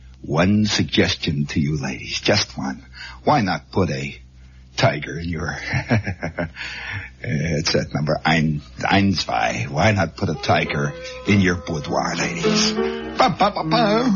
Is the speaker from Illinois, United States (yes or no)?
yes; Chicago, Illinois, United States; Yeah, I'm from Chicago.